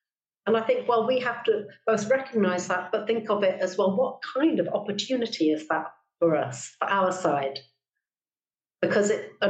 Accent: Leicester, East Midlands, United Kingdom; also born or lived in Birmingham; I live in London now, and London is very different from the rest of Britain. And I lived in the Midlands, in Birmingham, and I grew up in Leicester, and I lived in Birmingham for 20 plus years, 22 or 23 years

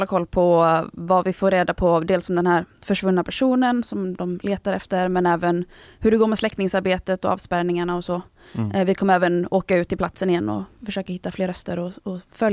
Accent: Gothenburg, Västra Götaland County, Sweden; Jag är själv uppvuxen i Göteborg

